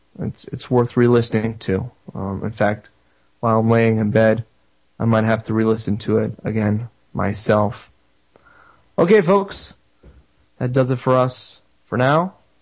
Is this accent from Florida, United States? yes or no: yes; Florida, United States; I'm from North Central Florida, so I know more about Disney World than I do Disneyland